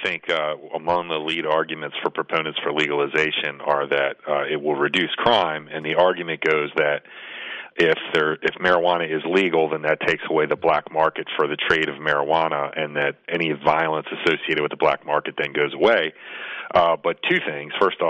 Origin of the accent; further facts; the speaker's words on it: Maryland, United States; My home state's Maryland.